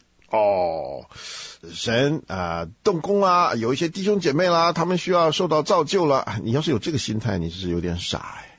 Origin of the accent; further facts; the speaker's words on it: China; 这里面有几个词啊，我们中国人，就是中国家长一看了就眼睛发亮